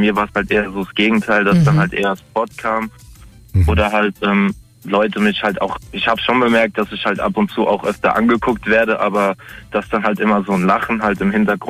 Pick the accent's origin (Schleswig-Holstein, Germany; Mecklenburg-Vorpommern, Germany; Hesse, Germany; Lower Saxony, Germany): Hesse, Germany; Viernheim; Ich komme aus Viernheim, bei Mannheim.